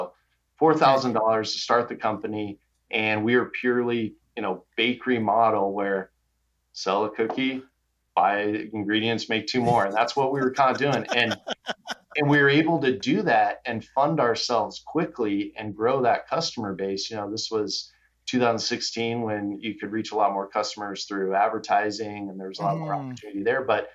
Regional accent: Arizona, United States; Grew up in Arizona.

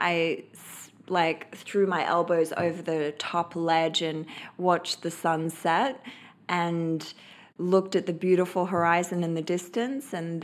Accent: Australia; I'm Australian. We're a bit stupid like that, a bit fearless. And I used to climb the cliffs in my hometown and climb the cliffs, sit on the cliff face.

